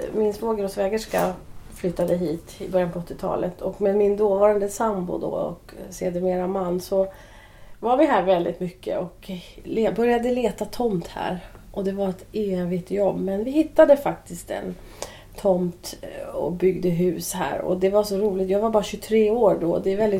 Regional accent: Södertälje, Stockholm County, Sweden; also born or lived in Huddinge; Jag är ett syskon av 4. Och vi växte upp här i Sverige i början i Södertälje. Och sen i Huddinge och har varit på lite olika ställen.

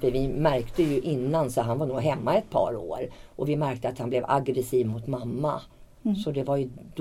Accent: Tyresö, Stockholm County, Sweden; born there; Jag är född i Tyresö. Sen har jag flyttat iväg lite

